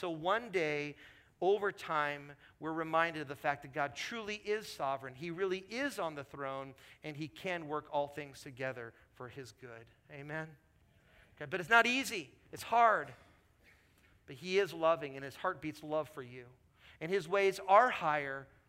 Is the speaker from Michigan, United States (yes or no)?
no; Portland, Oregon, United States; I was given an opportunity for 7.5, 8 years to be a lead pastor in my hometown of Portland.